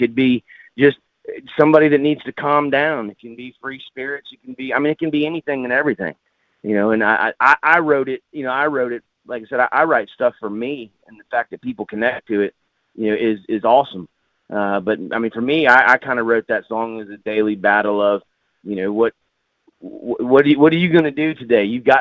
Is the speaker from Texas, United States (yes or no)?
yes; Killeen, Texas, United States; Originally, I was from Killeen, Texas, and I've lived in Florida for about, I don't know, 16, 17 years.